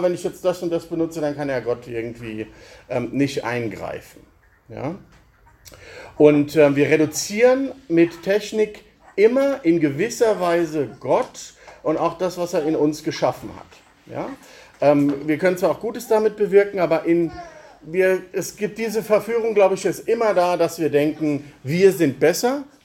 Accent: Germany; Als Deutsche ist das halt die Generallüge.

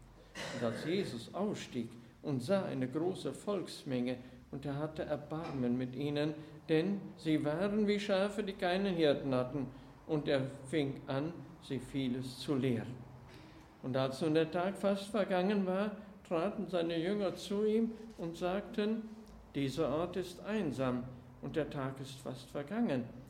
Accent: Emsdetten, North Rhine-Westphalia, Germany; now in Gummersbach, Germany; Dass es inzwischen nicht mehr so ist in Emstetten, aber das drückt etwas aus, wo ich aufgewachsen bin und ich glaube, hatte ich schon mal einen Abend gehalten über meinen Weg aus dem Katholizismus und ich wohne ja in Gummersbach

